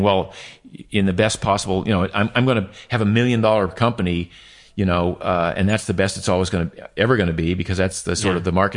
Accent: Maine, United States; As I was a kid growing up in Maine has no beaches.

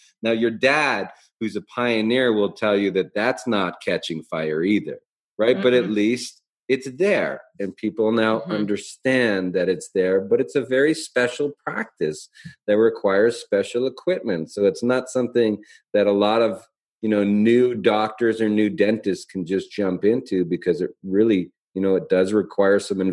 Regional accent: Calgary, Alberta, Canada; moved away; because I came from Calgary where at least snow

